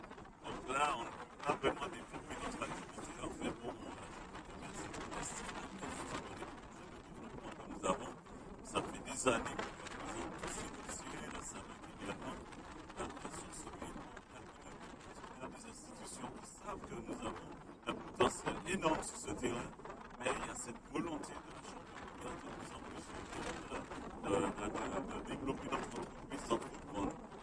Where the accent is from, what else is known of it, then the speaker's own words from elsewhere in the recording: Martinique, France; je suis un Martiniquais qui veut développer et aime son pays.